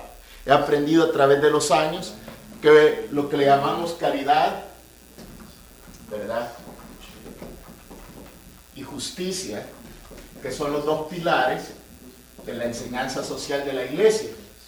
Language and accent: Spanish; El Salvador; tengo 40 años ya, 31 de diciembre cumplo mis 40 años. Este, soy originario de El Salvador. Crecí en una familia donde desde el primer grado lo ponen a uno en un colegio católico de solo varones.